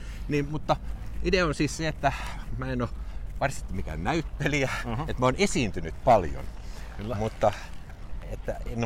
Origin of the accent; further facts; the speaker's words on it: Nakkila, Satakunta, Finland; also born or lived in Ulvila; mähän siis olen tuolta Länsi-Suomesta kotoisin, en Tampereelta, vaan niin. Olen syntynyt Ulvilassa Porin lähellä ja sitten kukkeimman nuoruuteni vietin Nakkilassa